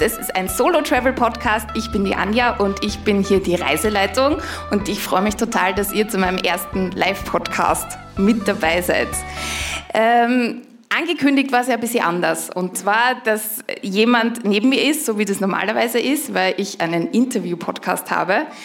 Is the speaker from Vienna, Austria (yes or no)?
no; Styria, Austria; ich komme aus der Steiermark, aus Österreich.